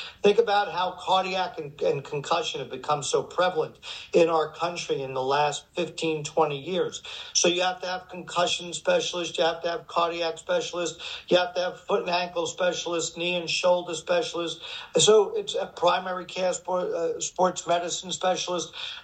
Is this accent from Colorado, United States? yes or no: no; Staten Island, New York, United States; also born or lived in Brooklyn; you know I was born in Brooklyn, raised in the Isle of Staten Island, and, you know, my goal always was one day to touch all five boroughs of New York City.